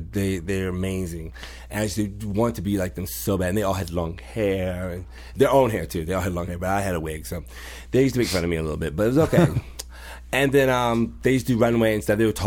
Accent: Virginia, United States; because I'm like a Virginia country girl. I was from Herrera County.

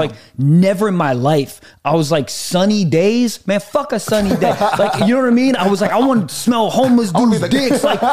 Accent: East Coast, United States; like where he's from West Coast, I'm from East Coast.

